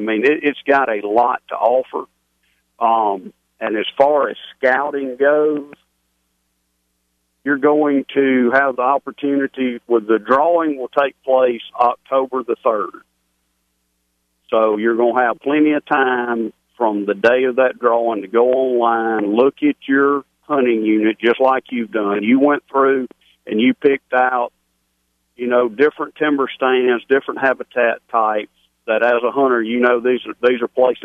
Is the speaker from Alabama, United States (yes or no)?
yes; Alabama, United States; And I mean, growing up in West Alabama and not having any public hunting land over there